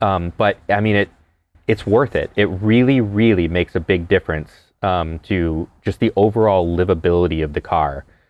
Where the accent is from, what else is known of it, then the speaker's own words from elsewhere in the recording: Ohio, United States; First press trip I've ever done in my home state of Ohio, for what it's worth.